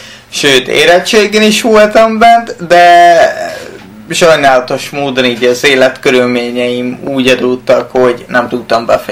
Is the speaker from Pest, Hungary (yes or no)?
no; Nyíregyháza, Szabolcs-Szatmár-Bereg, Hungary; also born or lived in Nagykálló; Igazából Nyíregyházen nőttem föl a nyírszülőbe, egy lakásotthonba, félig meddig utána Nagykállóba a nevelőszülőnél.